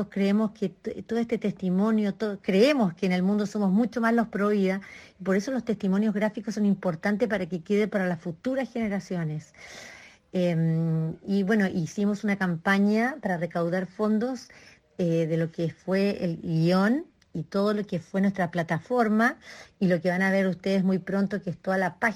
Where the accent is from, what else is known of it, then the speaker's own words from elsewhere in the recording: Chile; now in Argentina; chilena argentinizadísima, que llevo la parte de comunicaciones